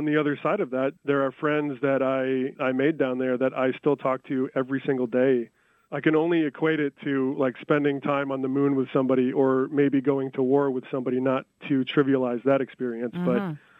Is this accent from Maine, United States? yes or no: no; Grand Rapids, Michigan, United States; of Grand Rapids and the area. You know, it's cool to be able to bring in some of the artists from my hometown, my home area.